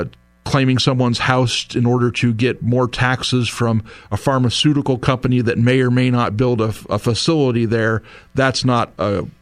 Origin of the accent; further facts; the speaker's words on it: San Diego, California, United States; I grew up in San Diego. I remember in high school, you know, we'd have periodically, we'd have illegal immigrants going through our backyard.